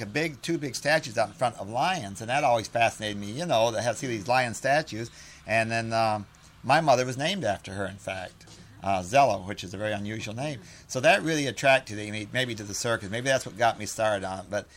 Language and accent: English; Ohio, United States; And myself, I'm from a very small town in Ohio, which is less than 1,000 people. We had a circus in my hometown back in the 1900